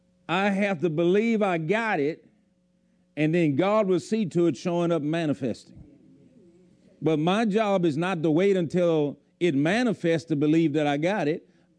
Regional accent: Bayou Rapids, Louisiana, United States; Well, you know, I grew up on Bayou Rapids out there

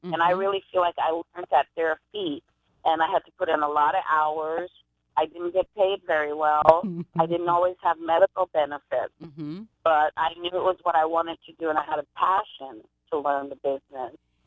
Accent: Brooklyn, New York, United States; Ever since I was a child, I actually wanted to make a documentary film, but growing up in Brooklyn and Bushwick, I had no role models who were filmmakers.

